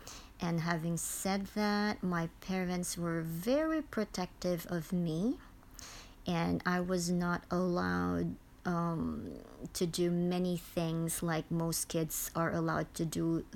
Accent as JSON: {"language": "English", "country": "Philippines", "tie": "born or raised there", "lives_now": "United States", "said": "growing up in the Philippines is we had nannies, so we could afford having 1 or 2 nannies"}